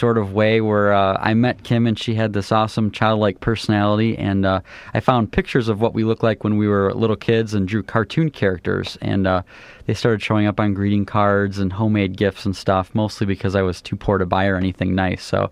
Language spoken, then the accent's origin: English; Peru, Illinois, United States; I grew up here in Peru, went to LaSalle Peru High School and IVCC